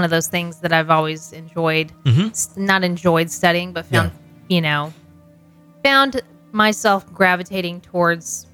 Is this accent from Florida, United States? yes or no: no; Texas, United States; The Texas City story, I know because I'm from Texas. And that's, you know, part of Texas history.